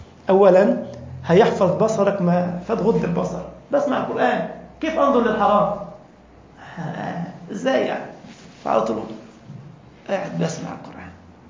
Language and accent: Arabic; Egypt; أنا كنت أعلم طالب كان عندنا في مصر